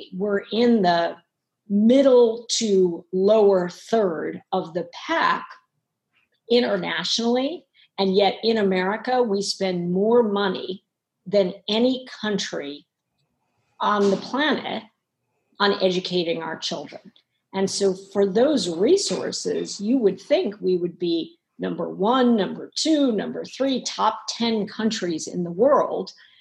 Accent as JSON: {"language": "English", "town": "New York City", "region": "New York", "country": "United States", "tie": "born or raised there", "said": "Ironically, it is located on 118th Street, which is where I happened to grow up. As a child, I grew up in Harlem"}